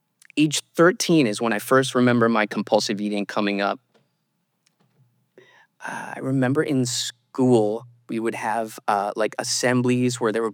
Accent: Illinois, United States; I grew up outside Chicago. I was born in 1977 to two loving parents.

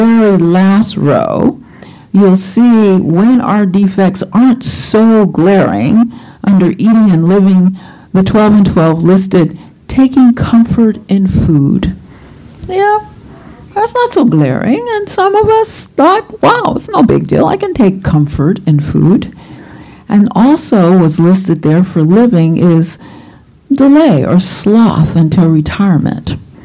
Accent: Albuquerque, New Mexico, United States; So I am from Albuquerque, New Mexico, and I have been in CHEL since 2002.

